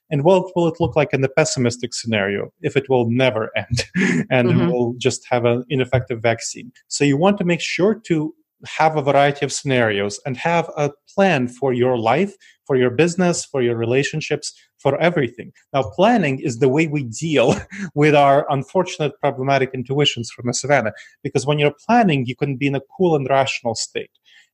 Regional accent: New York City, New York, United States; I grew up in New York City, so, you know, non-lingual those people.

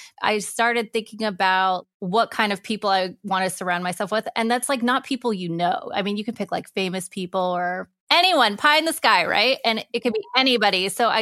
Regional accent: Portland, Oregon, United States; And I'm from Portland, Oregon. I grew up in the burbs.

